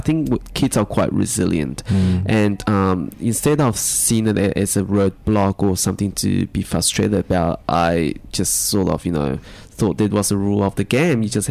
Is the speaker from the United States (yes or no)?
no; Johannesburg, Gauteng, South Africa; when I was growing up in Johannesburg